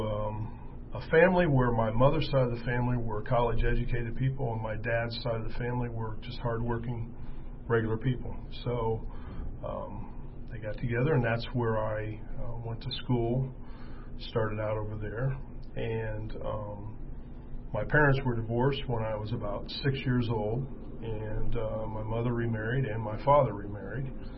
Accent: Lima, Ohio, United States; born there; I was born in Lima, Ohio, December 26, 1956.

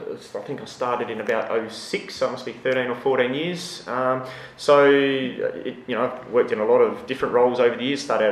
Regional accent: Adelaide, South Australia, Australia; born there; now in Victor Harbor, Australia; I'm a smart white man. I was born in Adelaide and I live in Victor Harbour.

